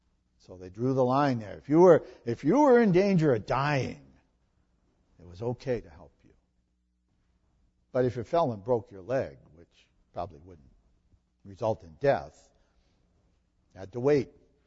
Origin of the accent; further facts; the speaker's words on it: Massachusetts, United States; And I can remember in my hometown in Massachusetts, there was a Jewish community around where we lived.